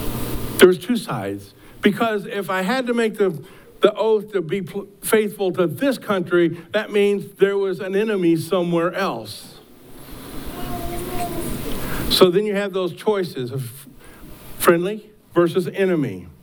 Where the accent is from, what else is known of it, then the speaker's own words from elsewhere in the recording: United States; I remember even being an American, of course, when I would join the military